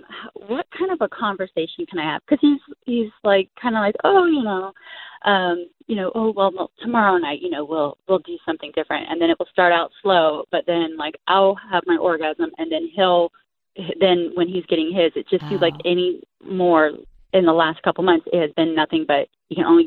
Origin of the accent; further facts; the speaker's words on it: Ohio, United States; now in California, United States; I'm from Ohio and came out to California to stay.